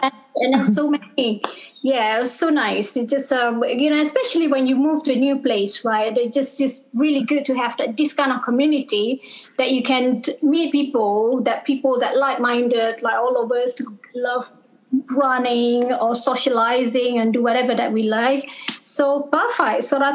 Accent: Malaysia; now in London, United Kingdom; I'm from Malaysia. I came from Malaysia about 15 years ago, so I've been living here for quite some times, and I just moved to London about a few years ago

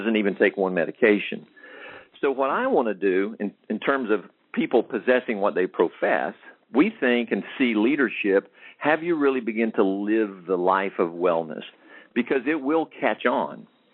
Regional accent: Albany, Georgia, United States; a phenomenal gentleman out of Albany, Georgia, my hometown.

